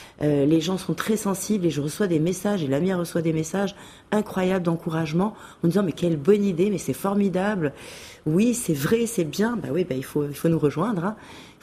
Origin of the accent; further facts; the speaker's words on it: Rabat, Rabat-Salé-Kénitra, Morocco; also born or lived in Barcelona / Paris; J'ai grandi au Maroc, je suis née à Rabat, et puis j'ai vécu en Espagne, à Barcelone, à Paris